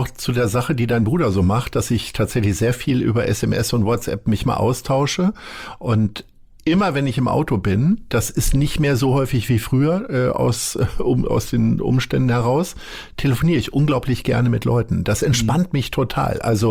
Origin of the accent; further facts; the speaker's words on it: Lower Saxony, Germany; ich komme ja nun aus Niedersachsen